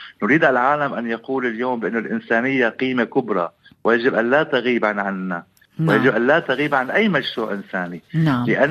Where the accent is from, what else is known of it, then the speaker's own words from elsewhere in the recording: Syria; هذه الصرخة التي نقوم بها جميعنا كسوريين مهمومين بما يحدث في سوريا